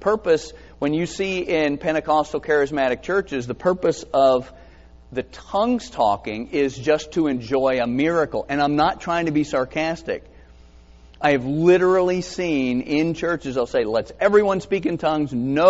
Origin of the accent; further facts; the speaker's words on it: Georgia, United States; I grew up in South Georgia.